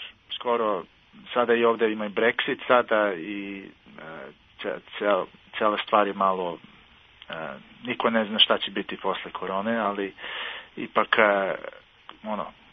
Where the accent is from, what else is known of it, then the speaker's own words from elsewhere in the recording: Serbia; now in United Kingdom; pa, kao i kod nas u Srbiji, ljudi ne izlaze često, nema izlaska.